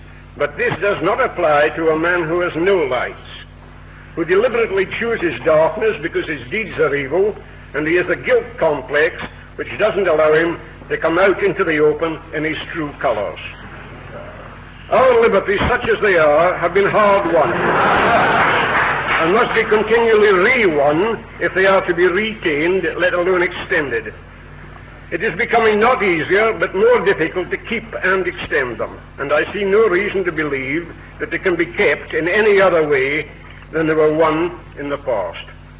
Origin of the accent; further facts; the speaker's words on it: Scotland, United Kingdom; I'm a Scotsman, as you can hear.